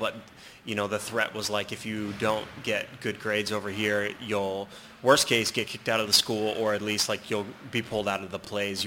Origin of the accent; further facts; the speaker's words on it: Philadelphia, Pennsylvania, United States; Then I grew up in West Philly. I mean, in that time, I mean, we had the MOVE bombing blocks from my house.